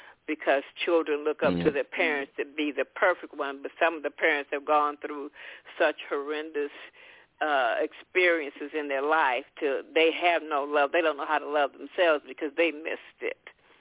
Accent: Bastrop, Louisiana, United States; born there; I was born in the South in a little town called Bastrop, Louisiana, and my mother was 14 when she got pregnant.

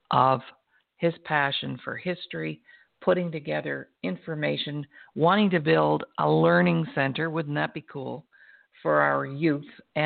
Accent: Canada; they would know we're probably from Northeast Canada when we go A, because I say, hey, Al, wasn't that great?

